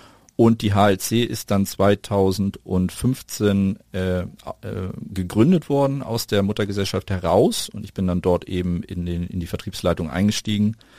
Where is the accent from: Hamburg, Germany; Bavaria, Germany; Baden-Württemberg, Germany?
Hamburg, Germany; Ich bin in Hamburg geboren, Hamburger Jung.